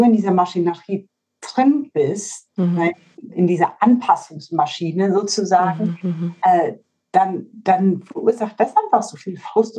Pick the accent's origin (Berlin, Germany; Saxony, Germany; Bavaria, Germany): Bavaria, Germany; entweder ich muss was gescheit machen, wie man bei uns in Bayern sagt, oder ich lasse es ganz.